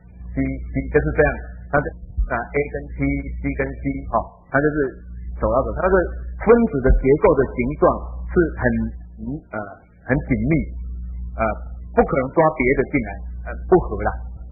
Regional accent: Taiwan

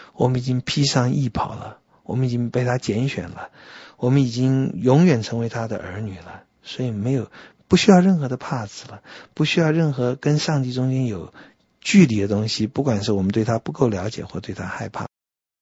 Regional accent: China; 我也想好像只有我们中国人才会用这种字眼

